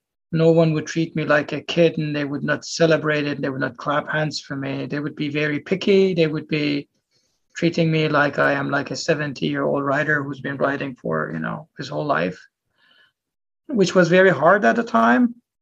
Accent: Iran; Growing up there, I think, was nice. That doesn't mean life in Iran doesn't have any problems.

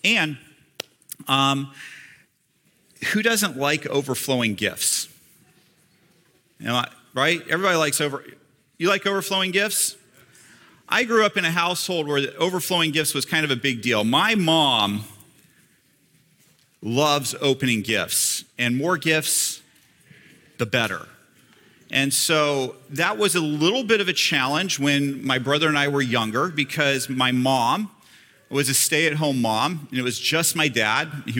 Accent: North Carolina, United States; also born or lived in Georgia; I guess I grew up in North Carolina, lived most recently in Georgia, so I did not understand what cold weather really was.

